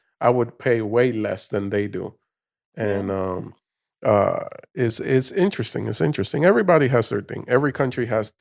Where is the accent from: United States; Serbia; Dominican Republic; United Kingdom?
Dominican Republic; also born or lived in Puerto Rico; And I just so happened to be in her belly, and I was born in Puerto Rico. So I was a U.S. citizen, but then she wasn't, so she had to go back. She went back, and then part of my childhood was there in the Dominican Republic, which I loved.